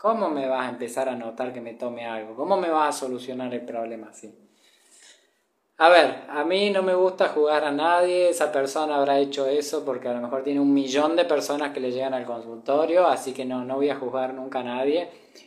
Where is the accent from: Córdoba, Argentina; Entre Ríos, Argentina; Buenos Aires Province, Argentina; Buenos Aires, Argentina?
Córdoba, Argentina; San Francisco; now in Mexico; Tengo 33 años, soy de Argentina, de San Francisco, Córdoba. Provincia, mi ciudad está pegada a Santa Fe, pero es todavía provincia de Córdoba.